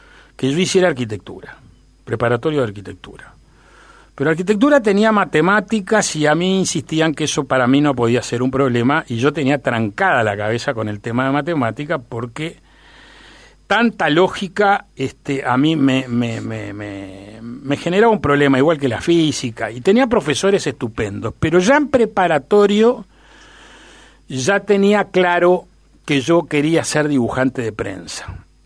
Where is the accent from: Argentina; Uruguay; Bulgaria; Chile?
Uruguay; Montevideo; Porque nosotros también somos porteños montevideanos.